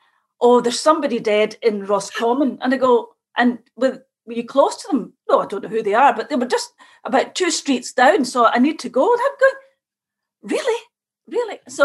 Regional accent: Scotland, United Kingdom; I come from Scotland. I mean, I come from a Catholic background, of course, an Irish Catholic background.

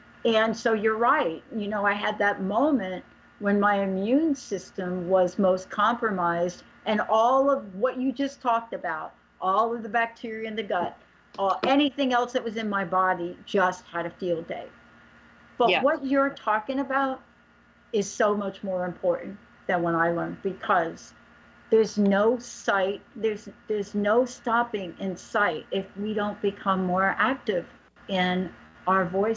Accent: East Coast, United States; I'm a girl from the East Coast.

